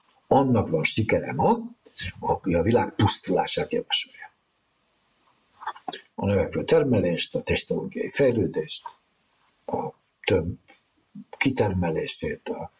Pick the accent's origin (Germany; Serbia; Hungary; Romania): Romania; Transylvania; maga a felvidékén erdélyi vagyok